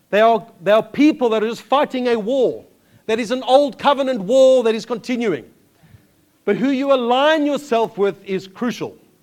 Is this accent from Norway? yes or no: no; South Africa; The challenge that we have as a South African is the path our government are choosing right now.